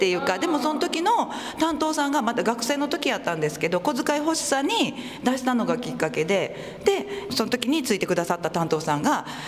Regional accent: Kyoto, Japan; born there; now in Toyama, Japan; もともとは京都生まれでお嫁に来たんです、富山に。

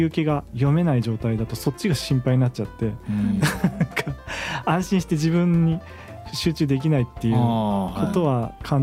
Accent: Urayasu, Chiba, Japan; 私ちょうどあの浦安市で生まれ育ってまして

